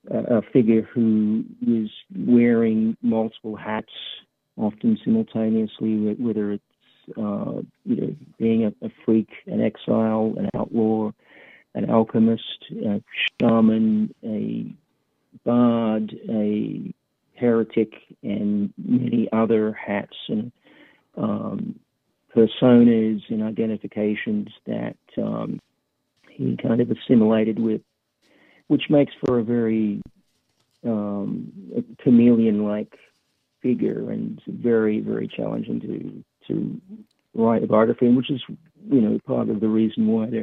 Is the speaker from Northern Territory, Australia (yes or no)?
no; Melbourne, Victoria, Australia; I'm from the Melbourne region